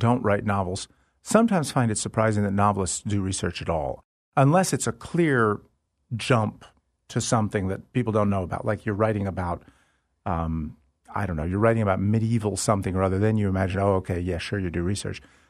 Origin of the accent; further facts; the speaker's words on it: the South, United States; I am a Southerner, and I'm a writer, and you'd think that would make me a Southern writer.